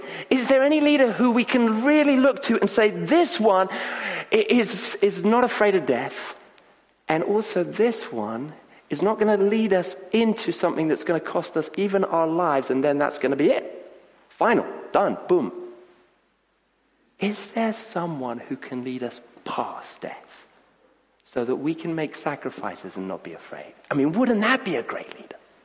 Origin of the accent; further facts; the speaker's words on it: Kenya; I grew up in Kenya